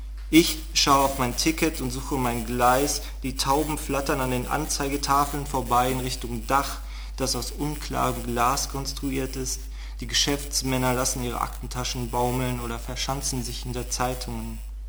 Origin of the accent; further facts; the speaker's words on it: Berlin, Germany; ich komme aus Berlin